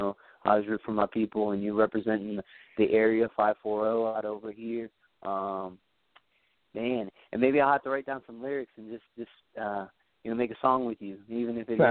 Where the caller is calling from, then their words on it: Harrisonburg, Virginia, United States; Harrisonburg, Virginia.